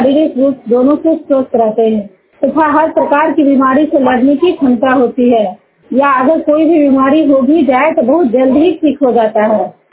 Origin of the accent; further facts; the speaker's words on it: Juniyar, Bihar, India; मैं नालंदा जिला हिलसा प्रखंड जुनियार गांव की निवासी हूँ।